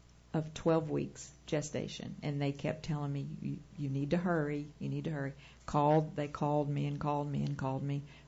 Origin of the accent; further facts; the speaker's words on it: Illinois, United States; I was born and raised in Illinois, and it was not legal in Illinois yet.